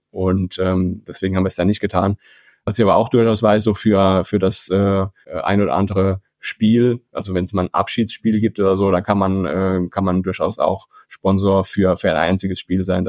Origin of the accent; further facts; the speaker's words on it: Rhineland-Palatinate, Germany; born there; Also ich bin ja als gebürtiger Pfälzer Fan vom 1. FC Kaiserslautern.